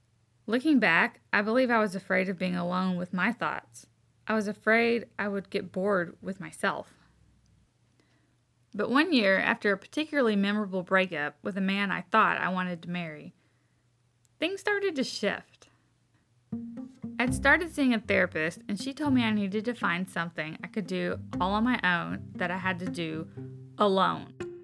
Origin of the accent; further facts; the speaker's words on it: the South, United States; I grew up in the South where getting married at a young age was the norm.